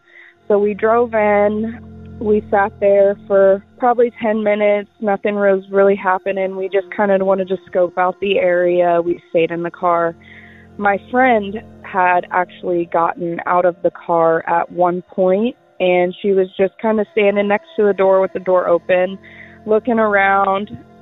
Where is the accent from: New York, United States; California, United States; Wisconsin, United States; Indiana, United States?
Indiana, United States; I'm from Indiana.